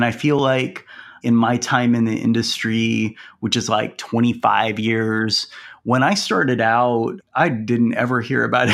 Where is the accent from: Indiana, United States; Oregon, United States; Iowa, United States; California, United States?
Iowa, United States; And I grew up in Iowa.